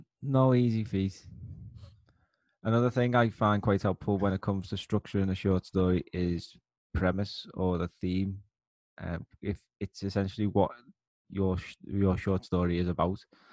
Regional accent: Liverpool, North West England, United Kingdom; And he's from my hometown of Liverpool as well, which is always a bonus.

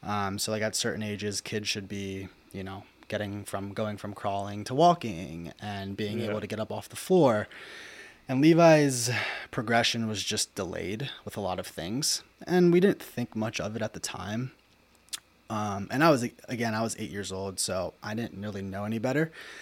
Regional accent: Lebanon, Pennsylvania, United States; Like you said, born and raised in Lebanon, PA. I went to Cedar Crest High School, graduated from there in 2018.

